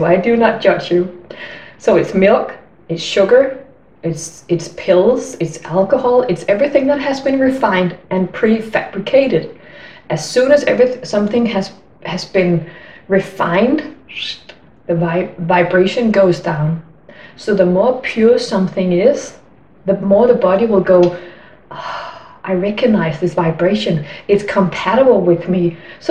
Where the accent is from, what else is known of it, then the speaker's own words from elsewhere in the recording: Denmark; I'm from Denmark.